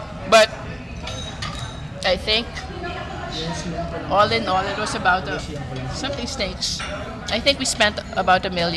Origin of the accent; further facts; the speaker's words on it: Quezon City, Metro Manila, Philippines; I was born and raised in Project 4.